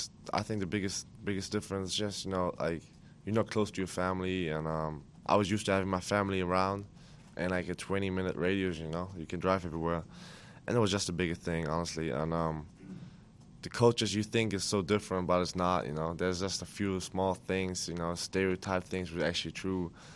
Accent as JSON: {"language": "English", "country": "Germany", "said": "just because I'm from Germany"}